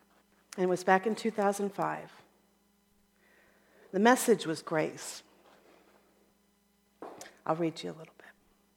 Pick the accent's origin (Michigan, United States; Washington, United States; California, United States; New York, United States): California, United States; moved away as an adult; By this time, I'm from Southern California, and by this time, we had relocated to the Midwest.